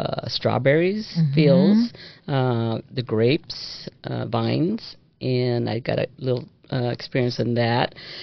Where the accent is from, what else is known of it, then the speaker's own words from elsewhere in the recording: California, United States; also born or lived in Texas, United States; It was a small town called Huehuetlaco. And I was born there, but raised in California.